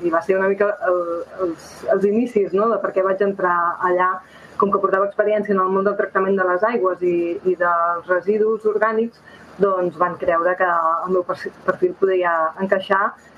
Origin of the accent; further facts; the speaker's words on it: Banyoles, Catalonia, Spain; això era el meu poble natal, a Banyoles, vaig tornar a Barcelona a treballar en una enginyeria